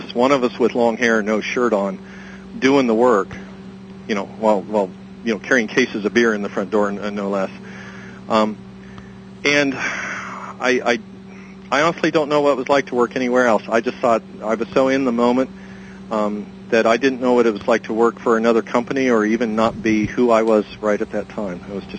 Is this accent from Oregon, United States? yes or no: no; New Jersey, United States; And it's like, oh crap, I'm from Jersey.